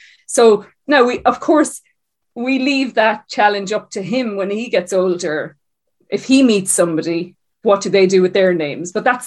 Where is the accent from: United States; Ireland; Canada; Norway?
Ireland; Ballinasloe, County Galway; I'm from rural East Galway. So I grew up outside Ballinasloe